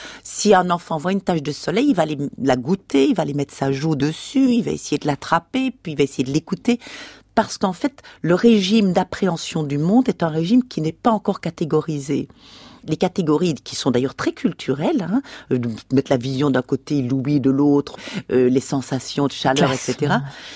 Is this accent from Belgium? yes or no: yes; Belgium; moi je suis belge.